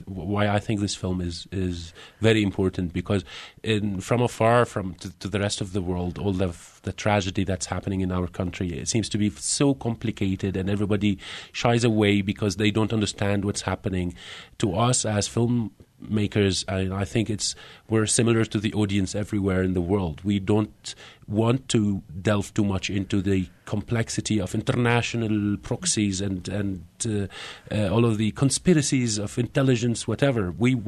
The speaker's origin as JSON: {"language": "English", "town": "Homs", "region": "Homs Governorate", "country": "Syria", "said": "And I come from Homs, the city where the film takes place."}